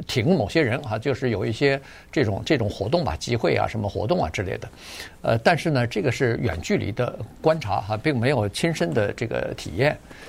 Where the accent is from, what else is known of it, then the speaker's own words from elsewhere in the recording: China; now in United States; 因为我们是在中国长大的，中国大陆长大，然后一半的时间，超过一半的时间在美国